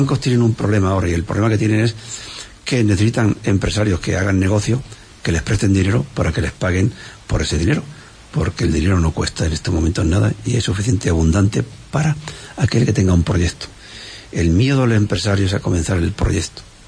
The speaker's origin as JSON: {"language": "Spanish", "country": "Spain", "said": "los propios que somos de aquí de España"}